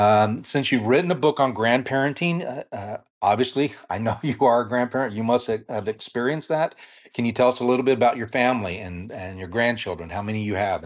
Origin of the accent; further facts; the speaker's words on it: San Antonio, Texas, United States; also born or lived in New York; contemplating leaving New York to come to San Antonio, where we're both from San Antonio